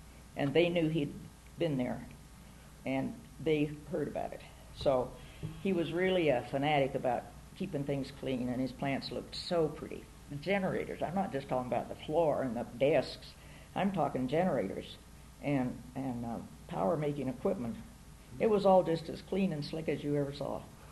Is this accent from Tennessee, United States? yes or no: no; Durango, Colorado, United States; born there; Then they moved to Durango. His job was moved to Durango, so then I was born in Durango.